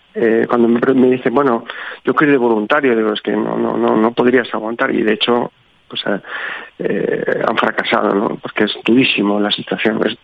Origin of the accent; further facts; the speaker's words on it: Spain; Yo también, como español